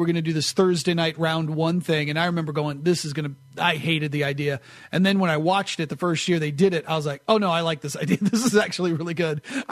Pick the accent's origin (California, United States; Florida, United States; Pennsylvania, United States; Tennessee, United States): Tennessee, United States; Nashville; It's in Nashville this year, so it's in my hometown.